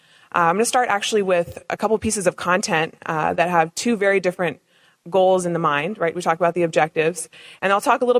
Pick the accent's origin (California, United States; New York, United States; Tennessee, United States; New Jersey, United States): California, United States; also born or lived in Nevada / Oregon; I'm actually from Nevada, and my folks came across the Oregon Trail 6 generations ago. And I grew up in Northern California and in Oregon and spent a lot of time on the farm.